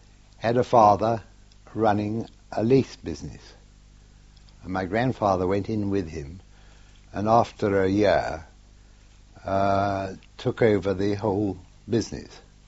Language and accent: English; Kerry, Munster, Ireland; born there; I was born in Kerry. In Kerry, in the Padcaddy, just Kerry, Dover.